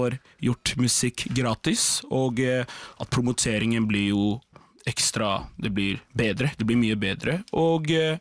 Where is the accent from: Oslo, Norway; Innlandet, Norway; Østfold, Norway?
Oslo, Norway; Og jeg er en kar fra Groruddalen.